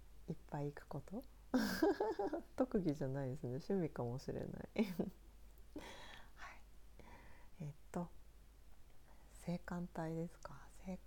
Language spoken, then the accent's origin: Japanese; Tohoku, Japan; 本名です。出身は東北です。そうですね、色白って言われます。